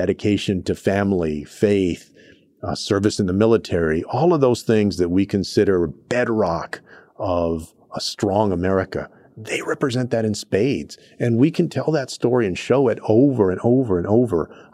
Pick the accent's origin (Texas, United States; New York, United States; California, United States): Texas, United States; I would talk to them about places like Houston in my home state of Texas